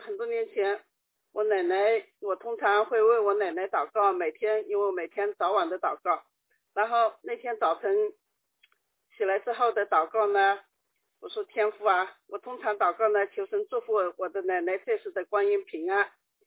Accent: China; 那个好像我们中国人有个就是星期五的查经小组呢有矛盾

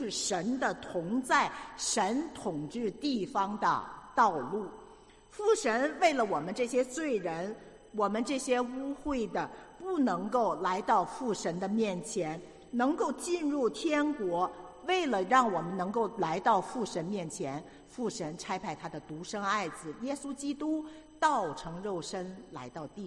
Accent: China; 这就一看我们就是大陆来的啊，

